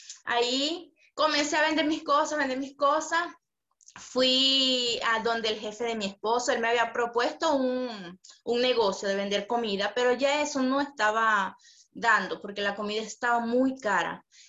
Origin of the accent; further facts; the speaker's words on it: Venezuela; now in Campinas, Brazil; ahorita me encuentro en Campinas, São Paulo, centro de Campinas. Soy venezolana, tengo 32 años, madre soltera de 3 niños